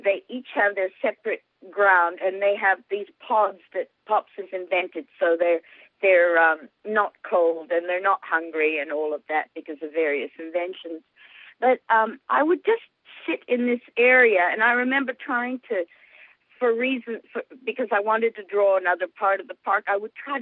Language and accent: English; Mexico City, Mexico; And as I grew up a lot in Mexico City, I didn't see any pugs until I was in Australia